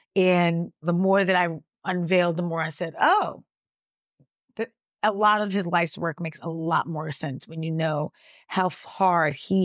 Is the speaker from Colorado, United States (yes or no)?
no; New York City, New York, United States; Growing up in New York, I remember that most of the Black people that I went to school with were from a Latin American or West African or Caribbean nation.